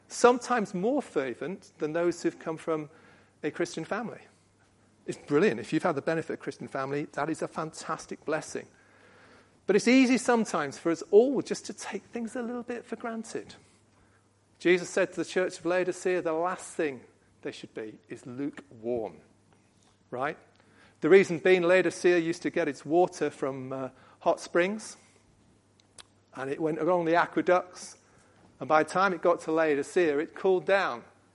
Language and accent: English; England, United Kingdom; Yeah, but we're English, most of us.